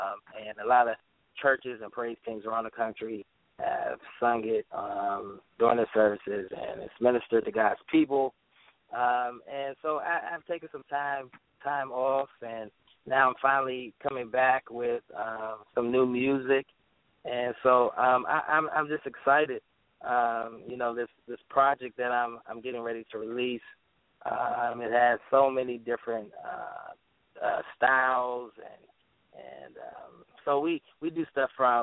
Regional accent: Washington, District of Columbia, United States; also born or lived in Maryland; I'm from Washington, D.C., Maryland, DMV, what we call it, area.

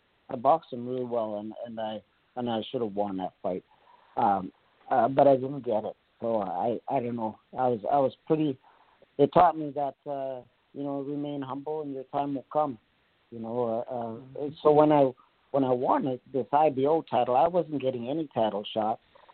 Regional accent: Canada; That was even more than the attention and fanfare I got from my hometown here in Canada.

